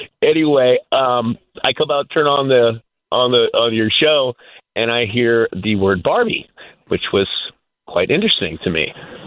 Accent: San Francisco, California, United States; I'm a diehard Warriors fan, Giants, Warriors, whatever, Bay Area. I'm from San Francisco.

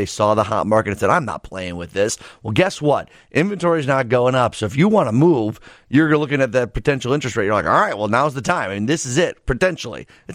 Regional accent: Downers Grove, Illinois, United States; Your office out in Downers Grove, right? My hometown.

